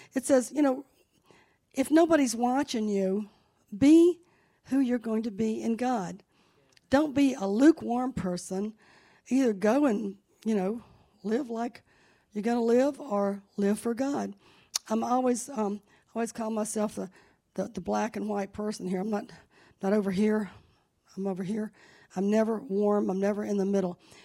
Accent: Laurel, Mississippi, United States; I've got my cousin Ronnie in Laurel, Mississippi. Who's seen the hometown show? That's my hometown.

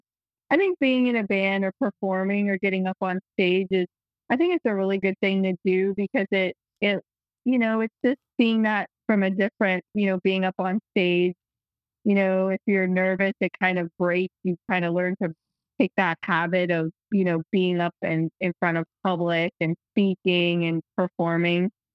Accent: Youngstown, Ohio, United States; I've always been a Youngstowner. I'm from Camel. Like, that's where it's pretty much like the east side of Youngstown.

